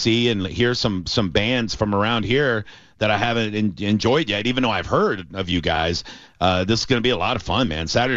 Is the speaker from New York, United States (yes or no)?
no; Tampa, Florida, United States; Yes, I'm a born and raised Tampanian.